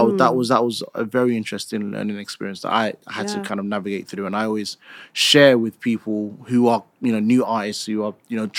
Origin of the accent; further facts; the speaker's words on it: London, United Kingdom; like I'm from East London, and I grew up in an era where grime music was just the thing.